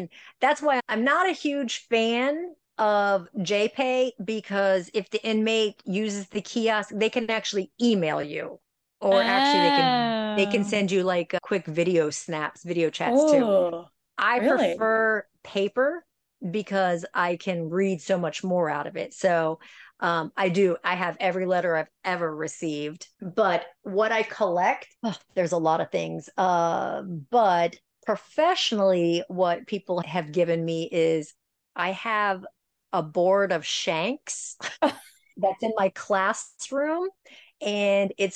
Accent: Ohio, United States; because I grew up in Ohio. We didn't have any of this stuff.

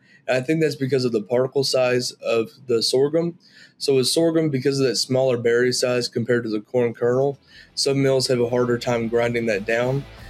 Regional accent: Arkansas, United States; I'm originally from Northeast Arkansas.

